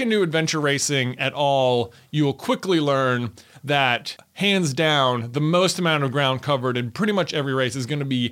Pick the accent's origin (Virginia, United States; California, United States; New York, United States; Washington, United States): Virginia, United States; Roanoke; It's like, I'm from Roanoke. It's like, I don't even mountain bike.